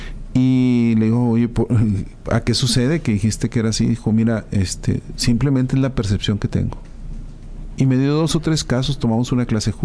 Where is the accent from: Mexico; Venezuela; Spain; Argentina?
Mexico; Chihuahua; soy de Chihuahua.